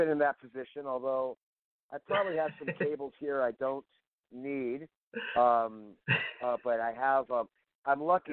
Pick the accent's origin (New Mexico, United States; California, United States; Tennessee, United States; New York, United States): California, United States; fortunately I am from Southern California, so I am used to warm weather